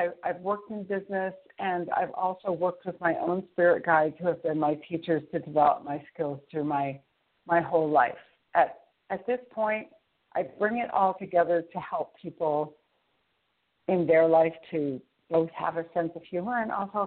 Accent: New England, United States; I grew up in New England. Neither of my parents had a high school degree

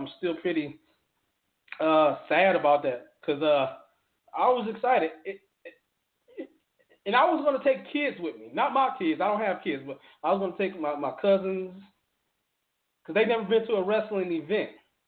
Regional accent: Detroit, Michigan, United States; We're from Detroit. We broadcast from Detroit

